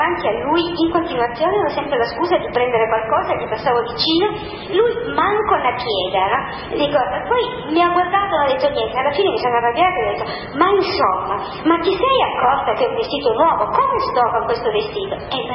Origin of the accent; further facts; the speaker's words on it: Taranto, Apulia, Italy; sono pugliese, di Taranto, sono stata a casa pochi giorni fa